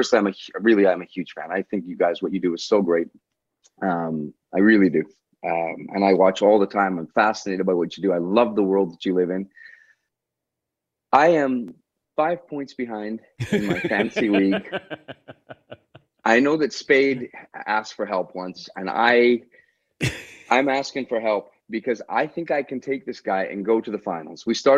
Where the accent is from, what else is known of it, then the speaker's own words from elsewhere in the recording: Canada; I know I'm Canadian, but this is the greatest gift I think America ever gave to the arts, you know?